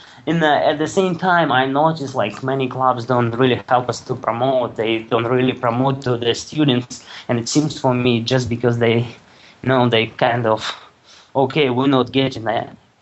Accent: Russia; since I'm from Russia, I will use examples from Russia.

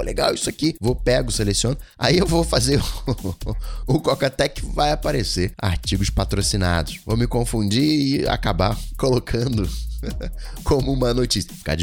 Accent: Brazil; born there; Porque, ok, eu nasci aqui no Brasil

